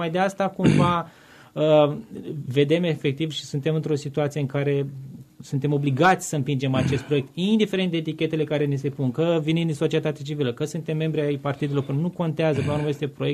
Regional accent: Iași, Iași County, Romania; noi ca ieșeni, ca moldoveni, trebuie să ne promovăm cu o anumită agresivitate

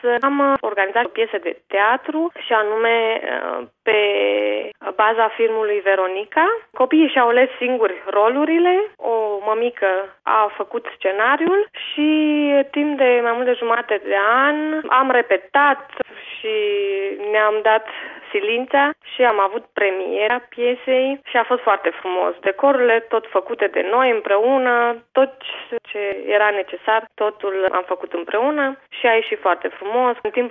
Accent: Romania; Pentru că eu, de exemplu, și ca mine sunt români aici, dacă vorbesc eu cu fiica mea acasă românește, e foarte puțin ce vorbim noi.

